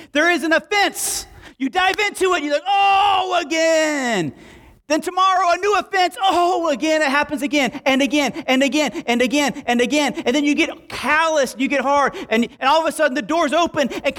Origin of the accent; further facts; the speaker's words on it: Alabama, United States; I'm from Alabama, you speak in my language.